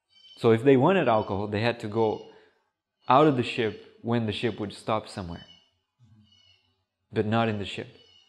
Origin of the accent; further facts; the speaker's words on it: Brazil; He went to Brazil. I'm from Brazil. He even describes things of Brazil that I had no idea they were like that back then.